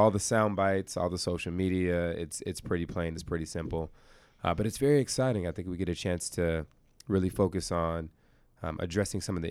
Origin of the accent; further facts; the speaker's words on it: Tallahassee, Florida, United States; also born or lived in San Antonio, Texas; born and raised in Tallahassee, grown in Tallahassee, I would say. I was born in San Antonio, Texas, from about ages 0 to 7, spent as a military brat just traveling around everywhere.